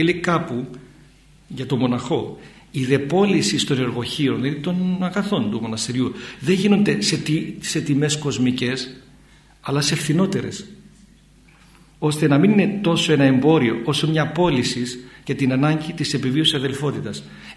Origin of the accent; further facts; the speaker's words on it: Cyprus; Εμένα μου αρέσει το εμπόριο, είμαι Κύπριος.